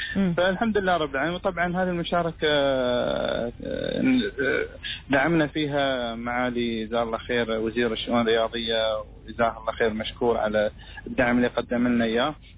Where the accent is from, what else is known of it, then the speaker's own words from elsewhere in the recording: Oman; فالمسرحي عندنا في عمان يتميز بهذه الصفات.